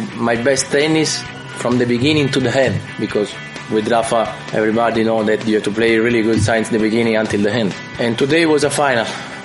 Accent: Sanremo, Liguria, Italy; This is the tournament, home tournament, because I was born in Sanremo and I was practicing here when I was young.

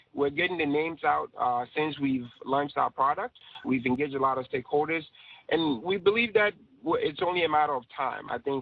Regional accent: Ghana; Obviously, being a Ghanaian, I was able to do that.

